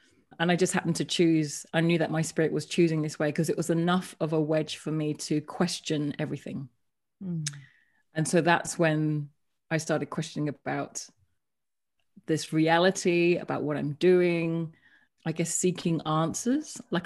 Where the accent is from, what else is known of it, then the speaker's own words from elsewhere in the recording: London, United Kingdom; born there; I am a British-born Chinese. Some people call it BBC. So I was born in London many years ago. So my background has been very much like the typical Chinese family. My parents are from Hong Kong